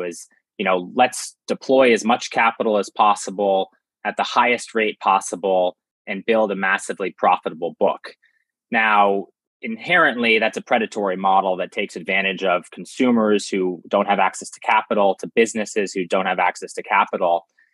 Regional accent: New York City, New York, United States; So I grew up in New York City, the financial hub of the world.

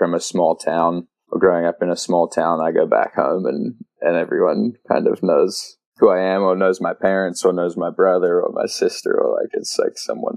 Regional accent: Australia; now in United States; I grew up there and was like, I'm Australian, but and my accent used to be a lot stronger, but now I've been, yeah, spent too much time over in the States, I think.

